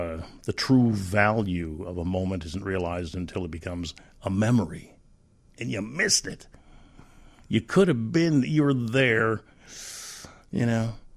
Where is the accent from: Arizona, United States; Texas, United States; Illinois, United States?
Illinois, United States; Chicago; So there's such a – this is my hometown. You know, I've had opportunities, but why would I leave?